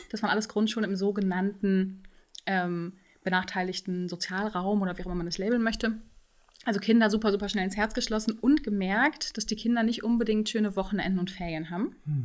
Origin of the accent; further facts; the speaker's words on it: Dortmund, North Rhine-Westphalia, Germany; now in Hamburg, Germany; Ich komme aus Dortmund tatsächlich. Deswegen hat mich gerade dein Dialekt schon voll abgeholt. So in die Heimat, so ein bisschen zumindest daneben. Ich bin jetzt hier in Hamburg schon ein paar Jahre.